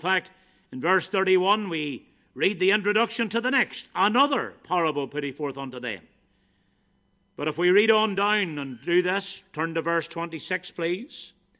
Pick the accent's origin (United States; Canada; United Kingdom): United Kingdom; Ballynahinch, Northern Ireland; It used to really annoy me whenever I was a young person growing up in Ballinahinch